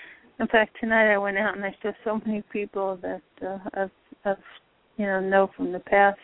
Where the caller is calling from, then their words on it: Florida, United States; from Florida.